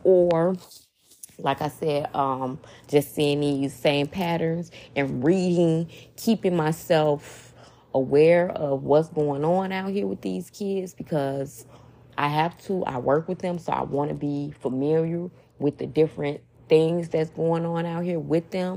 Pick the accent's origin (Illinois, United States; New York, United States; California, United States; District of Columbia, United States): Illinois, United States; Chicago; You know, once again, I am from Chicago, and over the weekend, it was really nice here